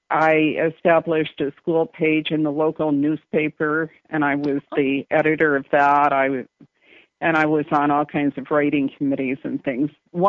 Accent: Newark, New Jersey, United States; I grew up in a one-bedroom apartment in Newark, New Jersey, in a building that has since been torn down.

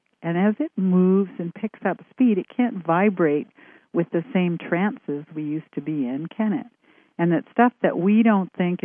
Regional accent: Canada; because I'm Canadian

